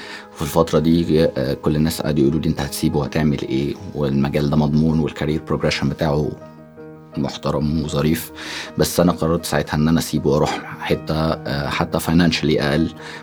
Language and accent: Arabic; Cairo, Cairo Governorate, Egypt; now in Abu Dhabi, United Arab Emirates; فانا اتولدت في القاهره وجيت ابو ظبي على طول بعدها بكام شهر، فقضيت جزء كبير من طفولتي هنا في ابو ظبي، فليا فيها ذكريات كتير. وبعد فتره رحت مصر، فانا ذكريات الطفوله عندي ما بين القاهره وما بين ابو ظبي.